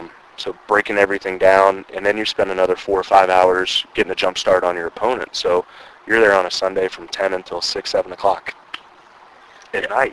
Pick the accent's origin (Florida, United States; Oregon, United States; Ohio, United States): Ohio, United States; Cincinnati; I grew up in Price Hill until I was about 12, and then we moved over here.